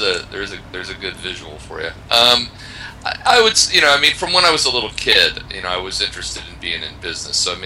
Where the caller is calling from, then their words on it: Poland; I am talking to you from Poland.